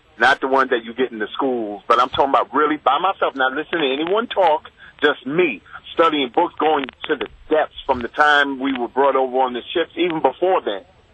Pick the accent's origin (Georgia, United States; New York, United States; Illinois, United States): New York, United States; But I grew up, I'm here now, you know, WMAL land, but I grew up in New York. And I grew up in a house, you know, my family, we gathered in Brooklyn every year for Christmas